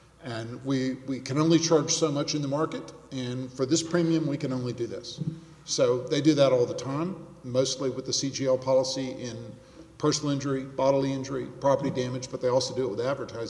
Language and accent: English; Houston, Texas, United States; May it please the court … from Houston, here to argue for State Farm.